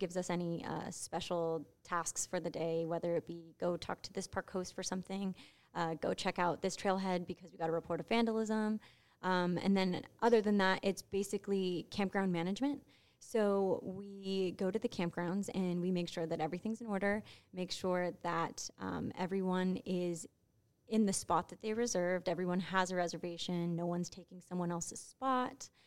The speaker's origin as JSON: {"language": "English", "town": "Oxnard", "region": "California", "country": "United States", "said": "I'm 27 years old. I'm from Oxnard. I went to Ventura College and I studied geography."}